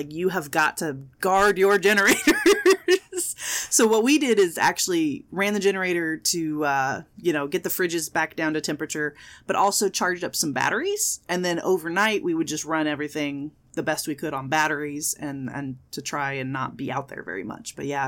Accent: San Antonio, Texas, United States; Yeah, because I grew up in San Antonio. So I remember we would always get the leftovers from hurricanes and stuff

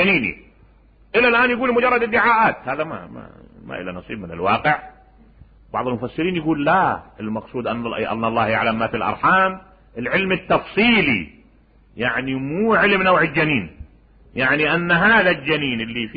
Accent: Najaf, Najaf Governorate, Iraq; أنا من النجف. قال لي أنت شيعي؟ لأي نعم

